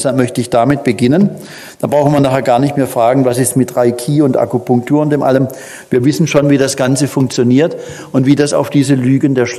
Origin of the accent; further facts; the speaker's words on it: Pforzheim, Baden-Württemberg, Germany; ich komme aus Pforzheim, das ist auch mein Geburtsort. Dort kam ich 1958 zur Welt